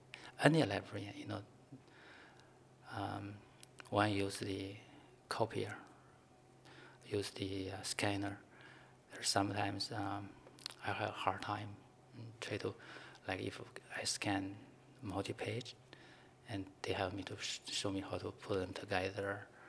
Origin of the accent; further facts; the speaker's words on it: China; English is a second language; moved away; I grew up in China. I moved here 14 years ago. I'm still in the process of improve my English.